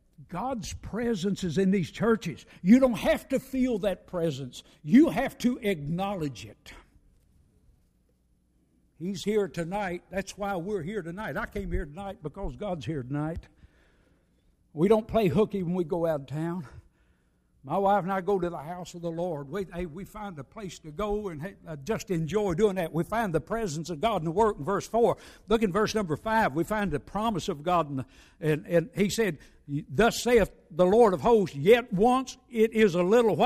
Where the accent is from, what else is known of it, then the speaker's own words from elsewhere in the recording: Kentucky, United States; If I can count right, and I'm from Kentucky, we've got more than two or three.